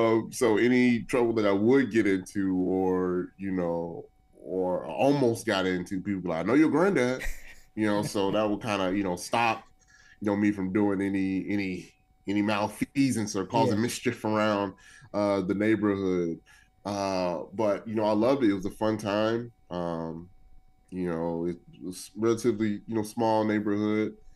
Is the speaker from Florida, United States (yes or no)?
no; Chicago, Illinois, United States; So, born and raised in Chicago. Southsider, even though I currently reside on the west side.